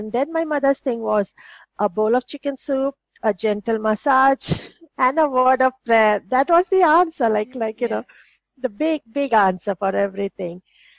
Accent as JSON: {"language": "English", "country": "India", "tie": "born or raised there", "said": "I grew up in India, your hospital was a place you went when you were very sick."}